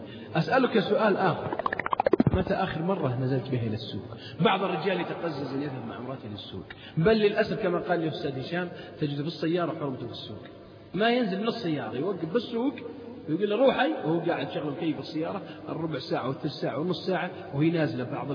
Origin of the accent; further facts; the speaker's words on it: Saudi Arabia; حتى عندنا في السعودية الخميس إجازة